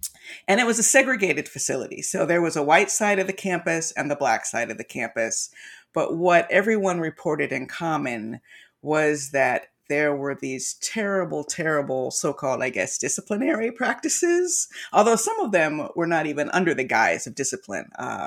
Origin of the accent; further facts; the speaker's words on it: United States; As an American, you're lucky I know anything at all about accents.